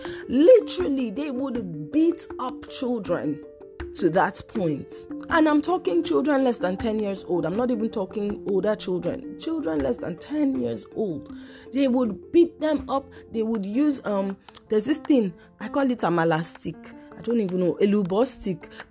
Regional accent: Nigeria; because growing up in Nigeria is where I saw child abuse normalized the most.

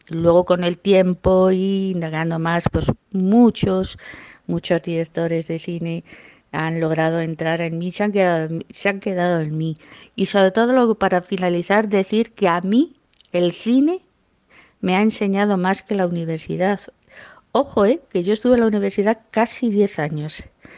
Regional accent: Salamanca, Castile and León, Spain; Soy española, nací en Salamanca y cuando corrían los años 60 es cuando yo empezaba a ir del siglo pasado, empezaba a ir al cine en mi ciudad.

